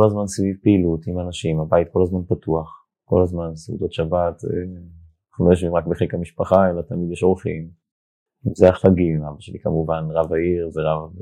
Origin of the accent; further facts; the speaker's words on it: Eilat, Southern District, Israel; אני בעצם מגיע מאילת. אני נולדתי וגדלתי באילת. ההורים שלי הם שליחים ישירים של הרבי מלובביץ'. הם שניהם ילידי ארצות הברית